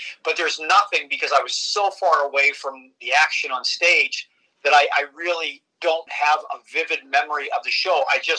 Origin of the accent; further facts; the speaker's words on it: Avalon, Pennsylvania, United States; I grew up in a real small suburb of Pittsburgh, Pennsylvania, called Avalon.